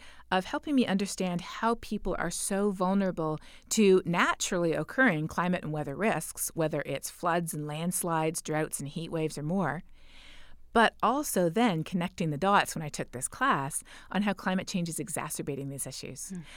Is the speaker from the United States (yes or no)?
no; Canada; Growing up in Canada, you know, I kind of had the perspective that the grass is green, the sky is blue